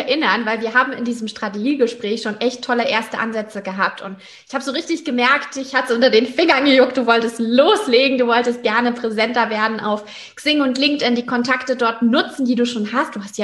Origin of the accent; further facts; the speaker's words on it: Hamburg, Germany; in Hamburg und Umgebung. Und das ist ja meine Heimat.